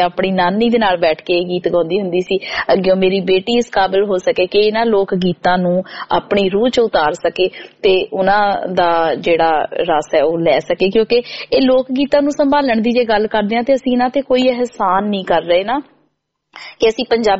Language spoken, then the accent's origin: Punjabi; Punjab, India; ਜਿਸ ਚ ਮੈਂ ਦੁਆਬੇ ਤੋਂ ਬਿਲੋਂਗ ਕਰਦੀ ਹਾਂ।